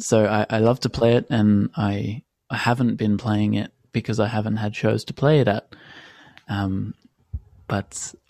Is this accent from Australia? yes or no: yes; Australia; I'm 22 and I'm from Australia, and for the past 3 or 4 years, I have been traveling back and forth from the Australian summertime to the European summertime. I spent some time in North America as well a bit, and last year I was based in London